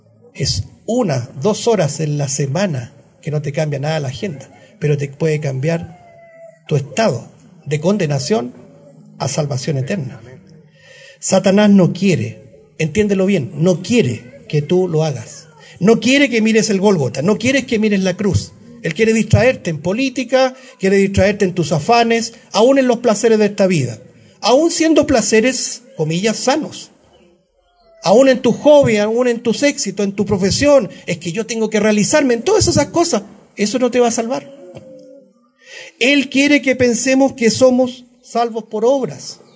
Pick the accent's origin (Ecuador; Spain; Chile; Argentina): Chile; lo que nos ha hecho mantenernos inquietos estos últimos meses como chilenos